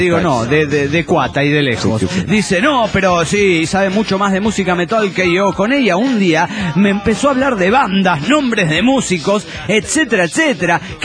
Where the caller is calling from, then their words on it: Puebla, Mexico; de Puebla, México.